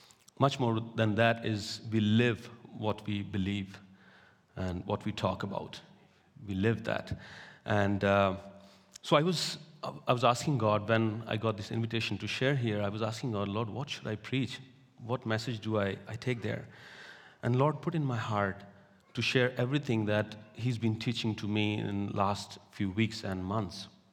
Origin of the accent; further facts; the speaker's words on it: Dabwali, Haryana, India; In 2014, you know, while we were in my hometown, Dabwali, we had like 15 house churches